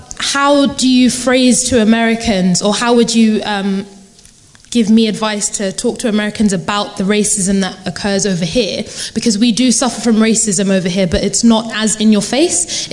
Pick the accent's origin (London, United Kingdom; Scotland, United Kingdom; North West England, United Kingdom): London, United Kingdom; We said, "Oh, we're from England, we're from London."